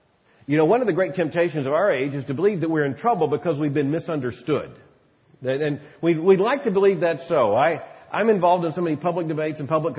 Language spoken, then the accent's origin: English; Florida, United States; I grew up in Florida near the Space Coast. I personally saw almost all the Apollo launches.